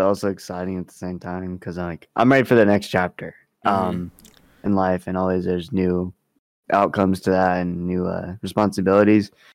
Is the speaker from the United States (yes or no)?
no; Russia; I'm originally from Russia.